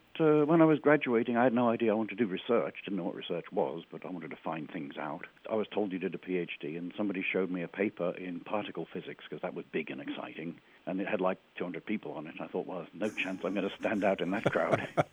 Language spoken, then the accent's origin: English; Birmingham, West Midlands, United Kingdom; You can tell from my accent I grew up in England, but you can't tell is I grew up in Birmingham, England, which has a very distinctive accent of its own.